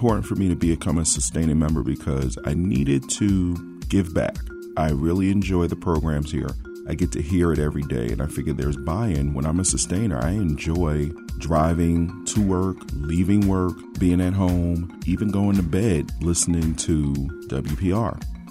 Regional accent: Appleton, Wisconsin, United States; from Appleton, Wisconsin.

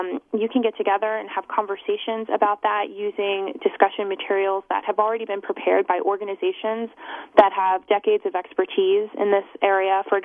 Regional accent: Boston, Massachusetts, United States; And Darren, I'm also from the Boston area as well, so it's great to talk to a fellow East Coaster.

